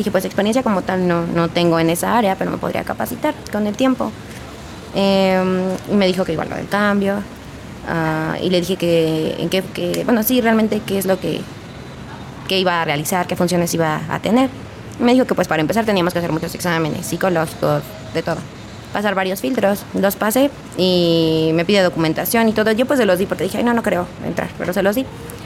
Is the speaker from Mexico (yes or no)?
yes; Hidalgo, Mexico; moved away; Yo no soy de aquí del estado, yo soy de Hidalgo.